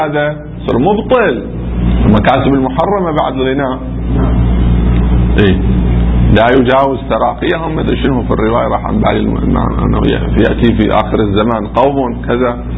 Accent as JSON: {"language": "Arabic", "town": "Qatif", "region": "Eastern Province", "country": "Saudi Arabia", "said": "مو عندنا في القطيف الناس يقولوا صراط الذين"}